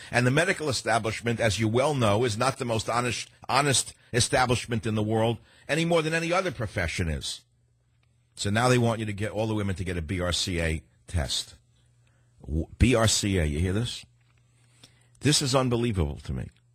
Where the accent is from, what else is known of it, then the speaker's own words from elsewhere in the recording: San Francisco, California, United States; Richard on KSFO in my hometown of San Francisco.